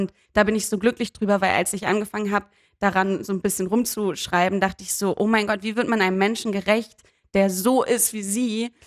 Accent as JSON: {"language": "German", "region": "Hamburg", "country": "Germany", "said": "und dann am nächsten Tag in Hamburg in meiner Heimat."}